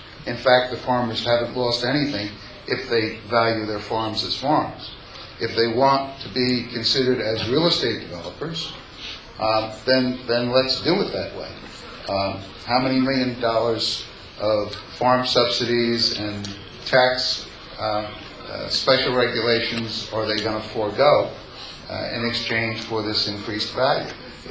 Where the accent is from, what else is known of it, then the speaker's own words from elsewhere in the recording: Paterson, New Jersey, United States; now in Hawthorne, United States; I'm from Hawthorne, New Jersey, but originally here from Patterson.